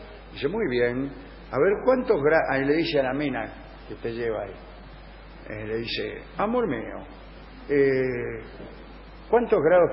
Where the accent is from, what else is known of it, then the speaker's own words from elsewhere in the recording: Argentina; se lo digo como mujer argentina.